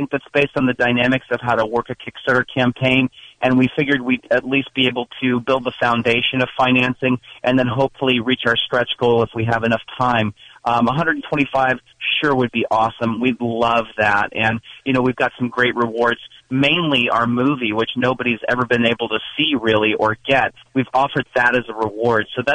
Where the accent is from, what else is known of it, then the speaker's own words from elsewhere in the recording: Mississippi, United States; So at ages 10 and 11, Eric and I were growing up on the Mississippi Gulf Coast.